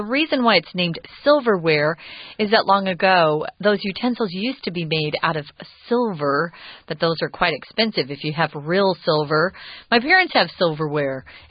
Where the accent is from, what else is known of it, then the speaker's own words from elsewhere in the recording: United States; I grew up in America, so I think of eating utensils as Western.